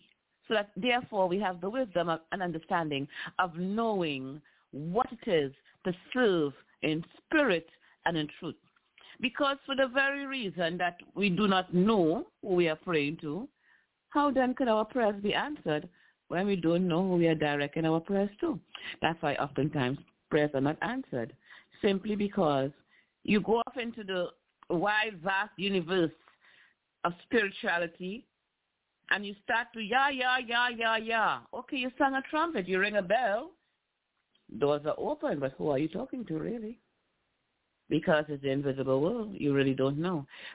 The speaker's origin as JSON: {"language": "English", "region": "Southern United States", "country": "United States", "tie": "born or raised there", "said": "Having had the experience of growing up in the South, one could only live and speak of what experience they had."}